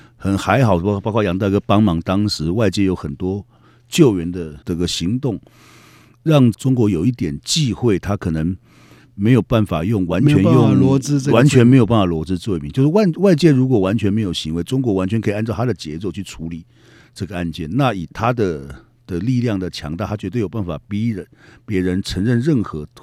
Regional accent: Taiwan

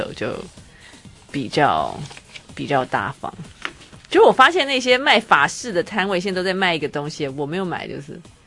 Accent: Taiwan; 我们台湾人好像都认为那个香港同胞都比较精打细算一点，

